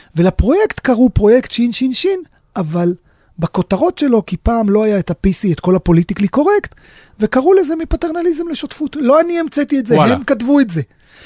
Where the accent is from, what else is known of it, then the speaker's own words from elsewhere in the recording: Sderot, Southern District, Israel; אני נולדתי בסדרות, גדלתי בסדרות, המועצה האזורית שער הנגב שמכילה בתוכה את כל הקיבוצים מסביב. גדלתי לתוכם, זה היה חלק מהתבנית נוף מולדתי.